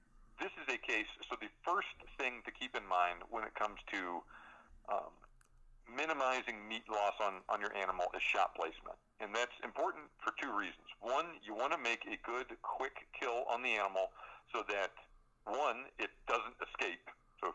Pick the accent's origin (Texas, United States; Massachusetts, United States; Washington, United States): Texas, United States; I grew up hunting out in East Texas, and in those piney woods